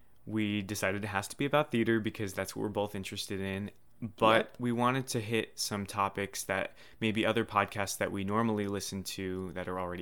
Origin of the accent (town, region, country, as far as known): Totowa, New Jersey, United States; born or raised there